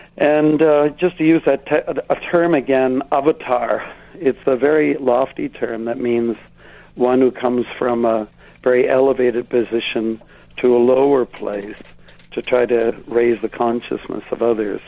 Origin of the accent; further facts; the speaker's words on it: Blenheim, Ontario, Canada; where I was raised in Blenheim, Ontario